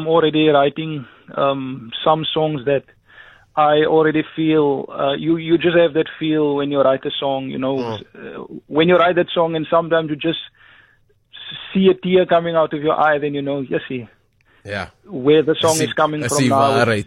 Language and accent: English; Cape Town, Western Cape, South Africa; I was born in Cape Town, and then I went to go live that side for a few years and attended, started school that side. But then I was brought back to Cape Town at the age of 10 years old, so... That's why I speak a little bit of Xhosa